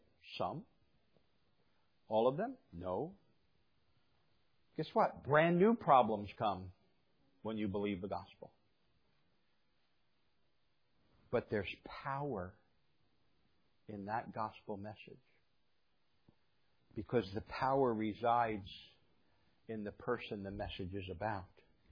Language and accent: English; New Jersey, United States; I grew up in New Jersey, but I grew up in a rural part of New Jersey, and we had dirt roads.